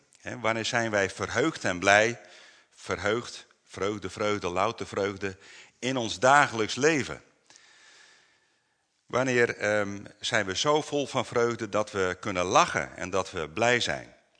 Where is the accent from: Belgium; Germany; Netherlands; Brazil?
Netherlands; Apeldoorn, Gelderland; Ik kom uit Apeldoorn, vanmorgen vroeg vertrokken.